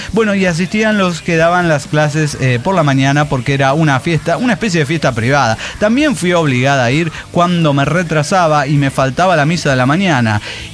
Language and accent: Spanish; Acapulco, Guerrero, Mexico; born there; Bueno, yo nací en Acapulco, Guerrero, México.